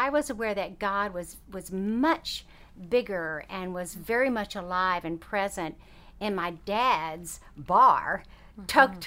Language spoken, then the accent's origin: English; Bossier City, Louisiana, United States; growing up in the Deep South, it was really tough to find a church that would allow us to join. My parents stumbled across the small little Episcopal church in Bossier City, Louisiana, just outside of Shreveport.